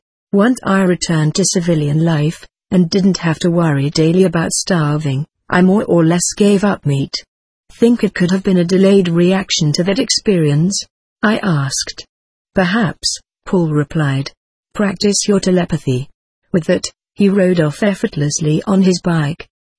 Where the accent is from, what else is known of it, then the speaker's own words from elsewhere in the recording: Pennsylvania, United States; then headed down to my hometown. The summer weather was typical Pennsylvania muggy.